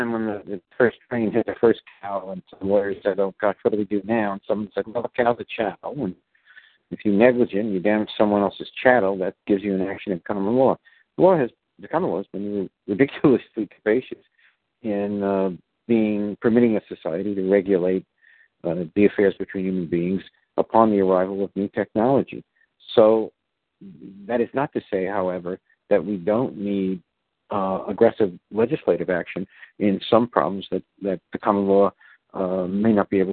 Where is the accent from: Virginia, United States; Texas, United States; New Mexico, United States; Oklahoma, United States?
Virginia, United States; So, for example, in my home state of Virginia, recently the legislature looked to the question